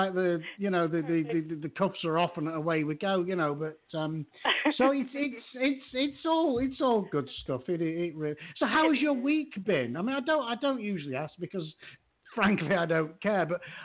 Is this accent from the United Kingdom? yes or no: yes; England, United Kingdom; now in Houston, United States; as an Englishman, if I go out in the middle of the day in Houston in summer for a 20-minute walk, I will die.